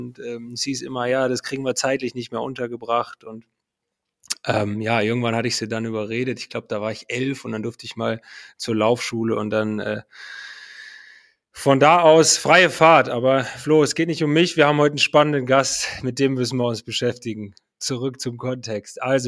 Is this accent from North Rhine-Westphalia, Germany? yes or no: yes; Cologne, North Rhine-Westphalia, Germany; Ich komme ursprünglich aus Köln, beziehungsweise im Kölner Umraum, Umland